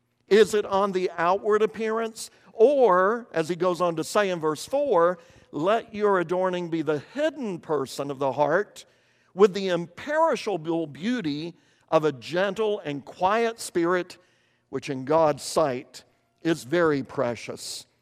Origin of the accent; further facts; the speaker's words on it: Kentucky, United States; Some religions that I grew up around in Eastern Kentucky in the 60s and 70s